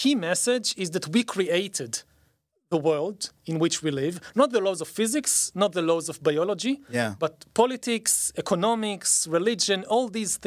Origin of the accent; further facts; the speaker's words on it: Israel; English is a second language; I think about myself as a kid, so growing up in Israel, so I got all these messages that Israel is the greatest country in the world